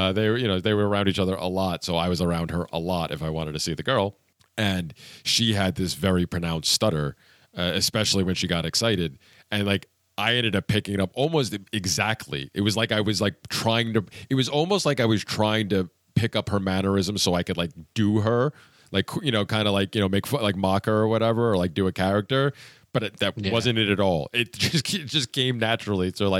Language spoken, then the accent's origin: English; Pennsylvania, United States; I spent my more formative years growing up in the backwoods of Pennsylvania, you know, in a tiny little town of less than 200 people. So I had a, you know, it's much different dialect down there.